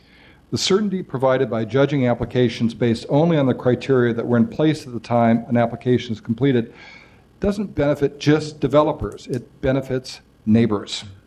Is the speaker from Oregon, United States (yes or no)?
yes; Portland, Oregon, United States; born there; I was born in North Portland. I lived in Northwest Portland, Southwest Portland, Northeast Portland, and now, last 9 years, Southeast Portland.